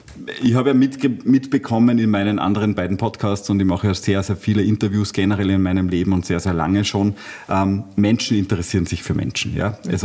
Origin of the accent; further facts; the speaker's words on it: Salzburg, Austria; Naja, als Salzburger musst du das hören, natürlich hören.